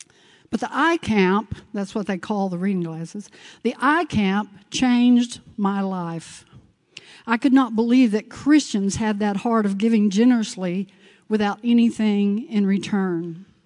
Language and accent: English; Texas, United States; I'm a Texan.